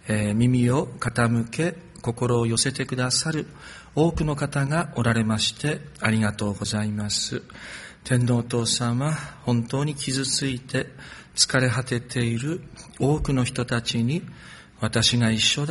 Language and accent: Japanese; Yamagata, Japan; 私の故郷の山形の樹氷蔵王を見に行ったのはよかったんですけれども